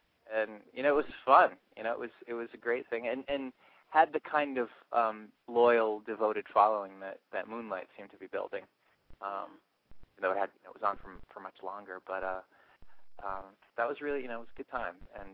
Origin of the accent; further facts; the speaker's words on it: California, United States; What state am I from? I'm originally from California.